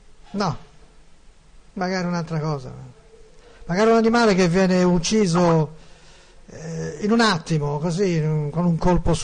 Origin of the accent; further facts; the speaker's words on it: Siena, Tuscany, Italy; Ah, sono senese, ragazzi.